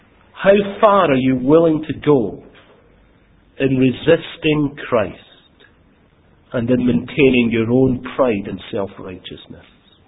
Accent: Glasgow, Scotland, United Kingdom; I grew up in Glasgow, and it can be quite an aggressive place.

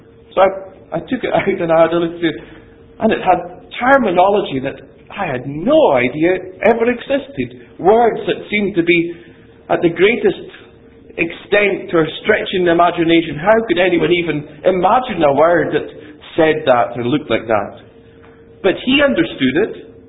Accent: Ferintosh, Scotland, United Kingdom; when I was growing up in Ferrantosh, in the Black Isle, just north of Inverness

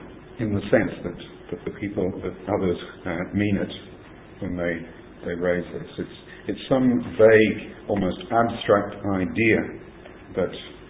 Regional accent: Tasmania, Australia; I grew up in Tasmania, in Australia.

